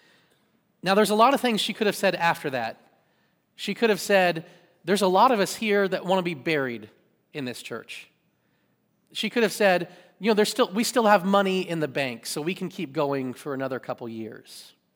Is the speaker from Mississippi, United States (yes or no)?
no; Kansas, United States; I grew up in a rural area of Kansas. I'm originally from Kansas. My wife's from Sioux Falls, so naturally we met in Oklahoma. but I'm from a rural area in Kansas. My parents, they farm and ranch there.